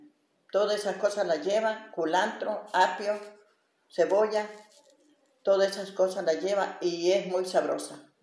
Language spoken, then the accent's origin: Spanish; Honduras; soy hondureña.